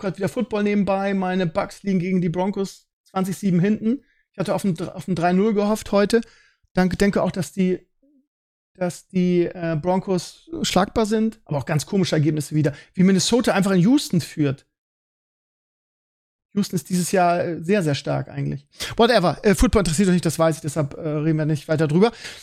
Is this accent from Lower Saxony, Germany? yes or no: no; Bremen, Germany; Das ist halt, als Bremer ist das halt eine pure Erektion.